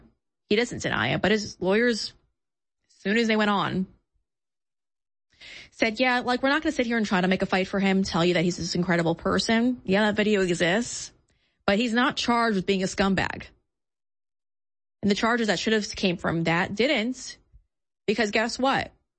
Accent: New York, United States; And I remember because I'm from New York. So in Long Island, a lot of these parties did happen.

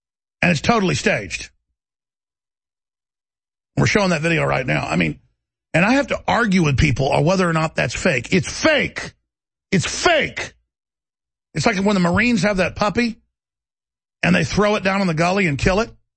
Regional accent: Dallas, Texas, United States; Let me tell you, I grew up in Dallas, Texas, and I didn't experience the white privilege.

